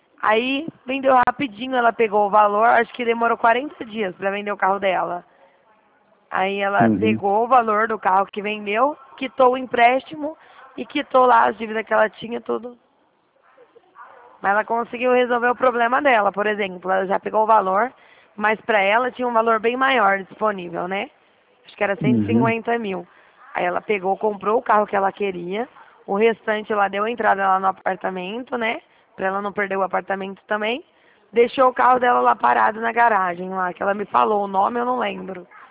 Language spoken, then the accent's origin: Portuguese; Dracena, São Paulo, Brazil; Eu estava meio desconfiado, que eu não sou daí da cidade, né? Que eu sou aqui de Dracena.